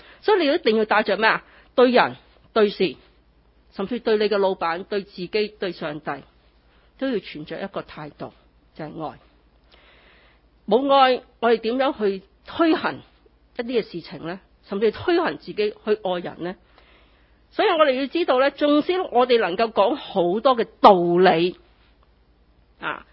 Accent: China; 即系话我系中国人讲中文啊，我讲广东话嘅

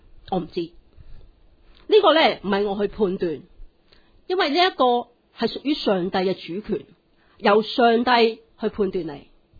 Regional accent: Hong Kong; 啲外国人咧成日笑我哋香港人啊，赚人咁多钱都仲咁开心嘅

